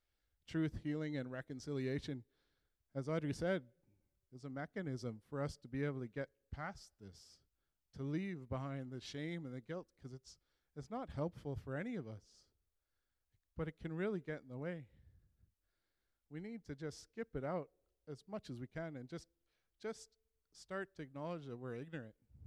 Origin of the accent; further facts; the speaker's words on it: Fort Frances, Ontario, Canada; And I am from Fort Frances, Ontario. It is a part of Anishinaabe, Salto Ojibwe homeland where Treaty 3 was negotiated